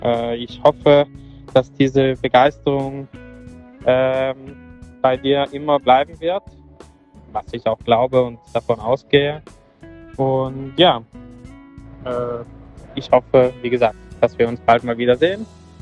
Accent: Portugal; weil ich habe bei uns in Portugal im Keller habe ich mal ein altes Fass von meinem Uropa gefunden

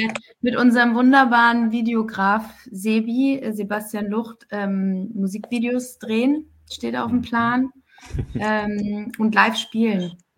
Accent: Bavaria, Germany; ich bin ja aus Bayern

